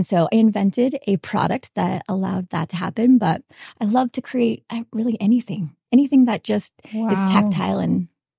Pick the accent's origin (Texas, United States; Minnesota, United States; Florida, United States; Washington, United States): Washington, United States; Colfax; now in Utah, United States; I am the oldest of eight kids. I grew up in Washington, but have lived here, Washington State.